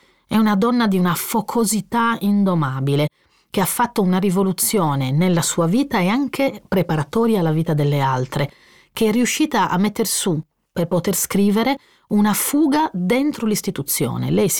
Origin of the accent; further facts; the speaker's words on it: Sardinia, Italy; È una domanda che mi sono sempre fatta come lettrice, come scrittrice, come sarda